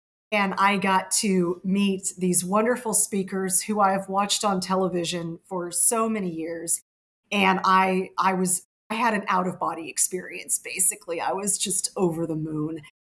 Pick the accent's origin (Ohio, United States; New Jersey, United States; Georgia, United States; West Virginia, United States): West Virginia, United States; when I grew up in West Virginia, there was a lot of talk about Bigfoot, but I never really took it seriously. It was growing up in Appalachia